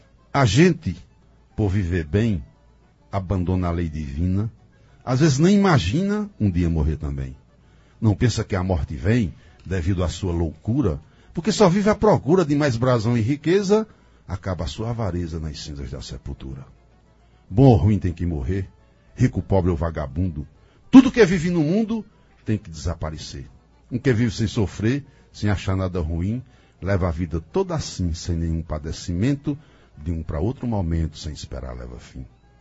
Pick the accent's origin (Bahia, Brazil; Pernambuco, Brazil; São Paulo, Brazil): Pernambuco, Brazil; Sertânia; Quando eu era criança, eu ouvia em Sertânia um rádio de pilha